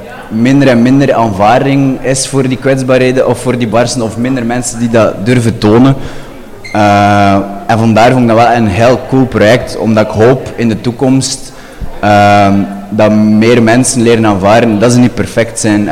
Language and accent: Dutch; Dendermonde, Flanders, Belgium; accent: Dendermonde; now in Oostende, Belgium; Ook begint mijn accent van de Dendermonde minder en minder duidelijk te worden.